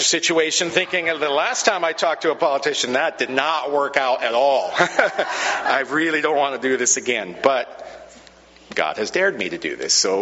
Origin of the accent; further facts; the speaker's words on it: Camano Island, Washington, United States; Well, I grew up on Comano Island.